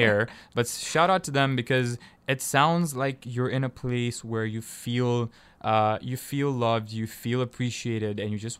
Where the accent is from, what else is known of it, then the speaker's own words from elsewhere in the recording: Tanzania; also born or lived in Kenya; I'm from East Africa too. I'm Tanzanian. Mm-hmm. I was born, I was raised there. I grew up in Kenya for a bit.